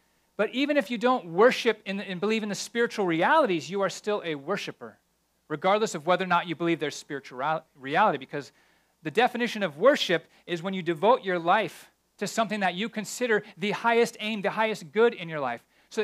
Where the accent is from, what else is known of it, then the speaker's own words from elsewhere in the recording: United States; I just call him Baal because I'm American.